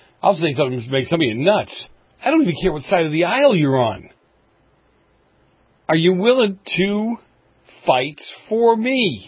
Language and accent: English; Boston, Massachusetts, United States; I grew up in Boston. I'm a Boston boy.